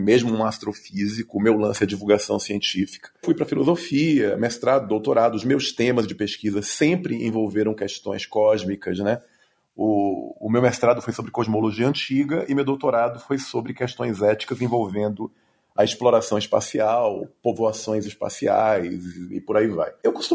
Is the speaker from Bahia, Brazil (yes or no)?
yes; Salvador, Bahia, Brazil; now in São Paulo, Brazil; Eu sou natural de Salvador, mas a minha família, ela é estrangeira. E aí eu tenho esse nome estranho, mas eu sou natural de Salvador, Bahia, sou radicado em São Paulo.